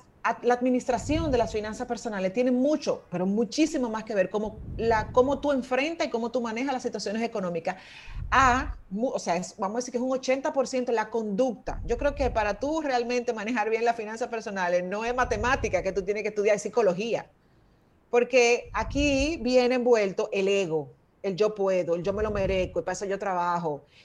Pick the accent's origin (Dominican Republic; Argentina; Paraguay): Dominican Republic; nosotros estamos muy acostumbrados como dominicanos a ver el cheleo